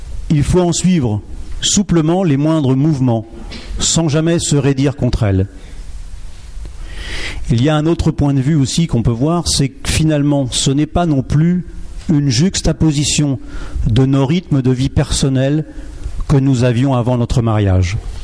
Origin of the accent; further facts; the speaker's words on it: Nantes, Pays de la Loire, France; Et nous venons de Nantes.